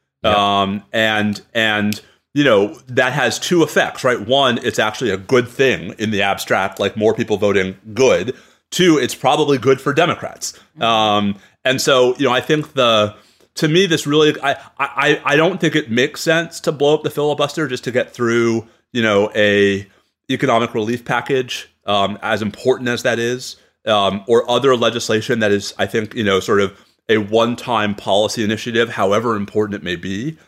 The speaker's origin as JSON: {"language": "English", "region": "New York", "country": "United States", "said": "I'm a New Yorker. We know."}